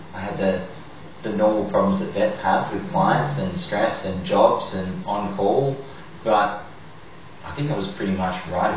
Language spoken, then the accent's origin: English; Victoria, Australia; now in Mount Gambier, Australia; We're both from Victoria, and we both graduated from Melbourne University.